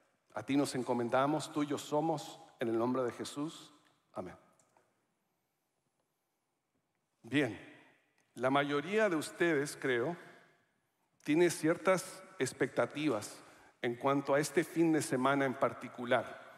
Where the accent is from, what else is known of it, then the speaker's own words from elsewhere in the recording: Chile; now in United States; No es un nombre muy hispano, pero los documentos confirman que sí soy chileno, entre otras cosas.